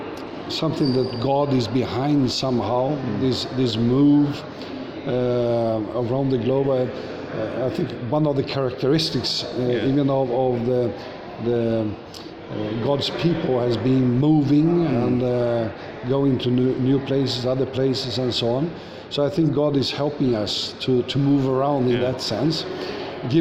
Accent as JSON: {"language": "English", "country": "Brazil", "tie": "born or raised there", "also_born_or_lived": "Sweden", "said": "My parents come to Brazil as missionaries from Sweden. So I was 4 years old when we moved to Brazil, and I was raised in Brazil, and that has become my home country."}